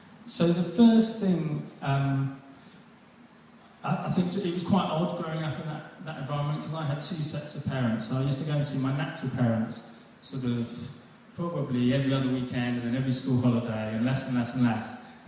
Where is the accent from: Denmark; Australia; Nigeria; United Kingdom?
United Kingdom; Aylesbury, South East England; born there; And I was born in Aylesbury Hospital in 1976.